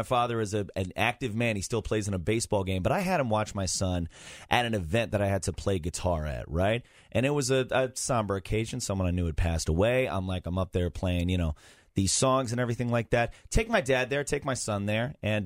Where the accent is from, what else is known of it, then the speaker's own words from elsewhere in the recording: New York City, New York, United States; I grew up in New York City. So did he.